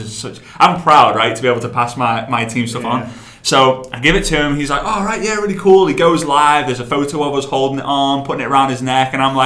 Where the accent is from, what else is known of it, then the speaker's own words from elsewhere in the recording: United Kingdom; Because I'm British, right?